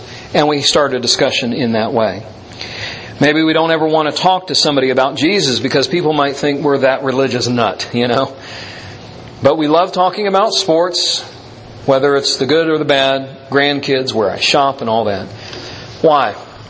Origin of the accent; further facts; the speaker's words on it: Miami, Florida, United States; And that's, you know, I'm from Miami. How would he know? I said that to him. I said, well, I'm from Miami.